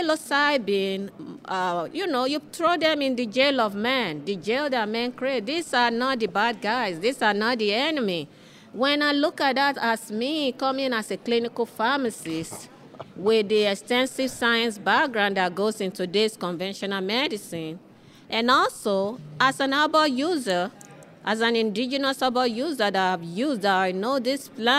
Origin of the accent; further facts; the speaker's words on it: Nigeria; I was born in West Africa, in Nigeria. Growing up in that community, in the African culture, plant medicine is our go-to.